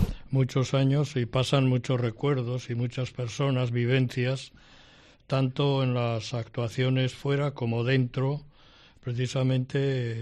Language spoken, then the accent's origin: Spanish; Ituren, Navarre, Spain; En Ituren, soy de Ituren.